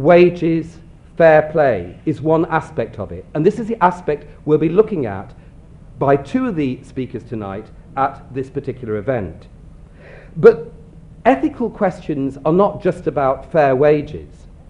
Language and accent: English; Manchester, North West England, United Kingdom; I grew up in Manchester. For some of you, it means nothing. For me, it meant Kendall Milnes, the Harrods of the North.